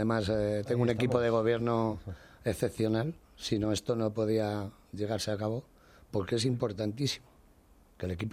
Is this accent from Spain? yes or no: yes; Spain; Soy campeño 100% y español.